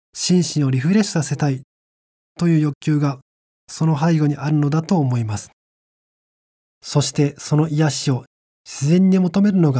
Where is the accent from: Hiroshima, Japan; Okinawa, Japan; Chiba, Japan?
Chiba, Japan; Ichikawa; もともと私は千葉県の市川市という川の向こうは東京都という場所に生まれ育ちました。